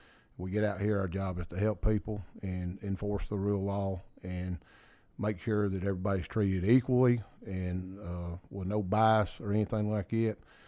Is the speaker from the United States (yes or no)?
yes; Georgia, United States; Georgia's my mother. This is my home state.